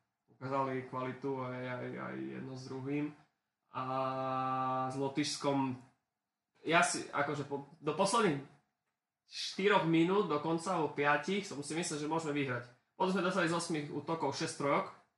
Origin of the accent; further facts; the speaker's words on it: Spiš, Slovakia; Sme Spišiaci, no tak môžem jednu otázku ku Spišskej.